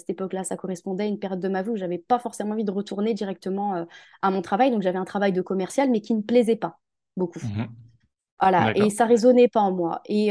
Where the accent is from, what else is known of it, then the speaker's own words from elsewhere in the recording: Hauts-de-France, France; moved away as an adult; moi, je suis arrivée en région parisienne quand je me suis mariée, mais sinon, moi, à la base, je suis originaire de l'Oise. Okay. J'ai grandi en Picardie.